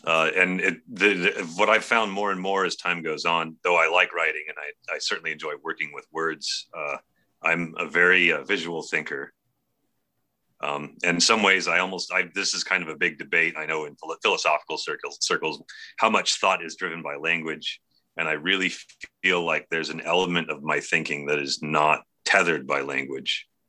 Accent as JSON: {"language": "English", "region": "California", "country": "United States", "tie": "born or raised there", "said": "my girlfriend at the time was going to grad. We grew up in the Bay Area."}